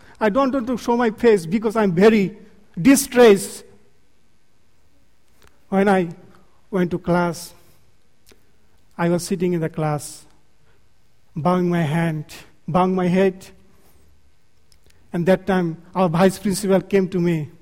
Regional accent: Bangladesh; English is a second language; It's marvelous that shared to you that I come from Bangladesh

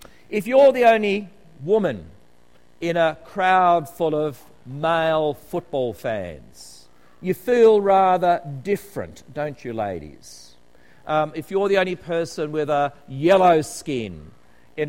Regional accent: Australia; It's lovely as an Australian to come to New Zealand because you get to go through the same passport queue.

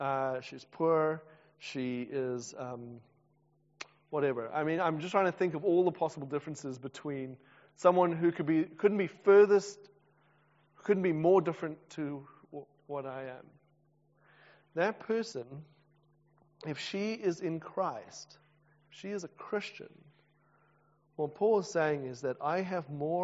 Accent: South Africa; I'm also a South African

